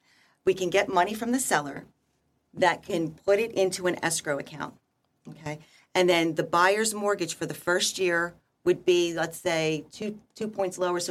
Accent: New Jersey, United States; born or raised there; also born or lived in Germany

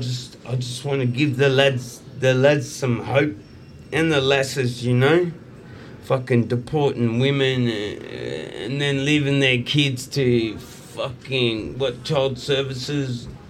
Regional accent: Brisbane, Queensland, Australia; I grew up in Brisbane, Queensland

